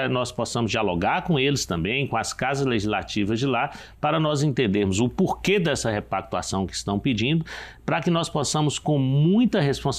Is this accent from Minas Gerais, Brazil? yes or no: yes; Minas Gerais, Brazil; Aliás, isso tem muito a ver com a região de onde eu venho, né? 90% do lítio do Brasil está ali, né? Cravado ali no meio do Vale de Jequitinhonha, né?